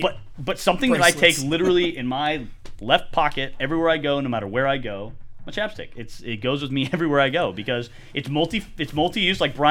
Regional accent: Western US, United States; I grew up out here in the West where the sun is baking on you all the time out in the open

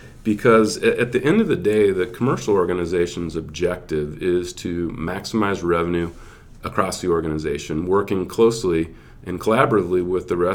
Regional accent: Omaha, Nebraska, United States; I was born and raised in the Midwest in Omaha.

